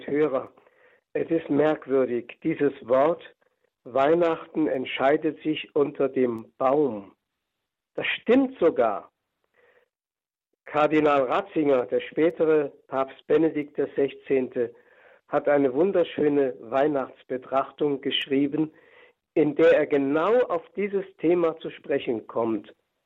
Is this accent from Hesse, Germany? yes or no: yes; Hesse, Germany; wie auch ich zurzeit in meiner Heimat im Fuldaland bin.